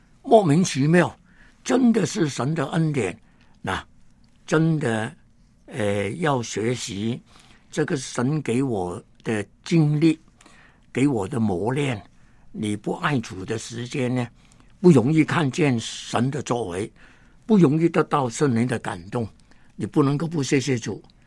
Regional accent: Hong Kong; born there; 那我呢是香港出生，连乡下都没有回过去。

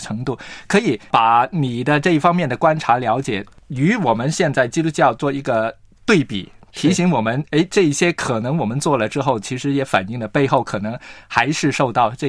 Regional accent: Hong Kong; 我自己呢，由于我在香港呢成长

